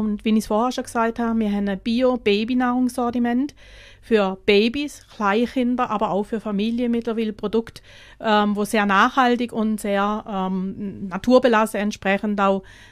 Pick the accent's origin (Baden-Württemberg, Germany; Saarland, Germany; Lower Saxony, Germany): Baden-Württemberg, Germany; Schopfheim; Auch in der Grenzregion, direkt über die Grenze, komme ich aus Schopfheim, also das ist direkt in der Grenzregion.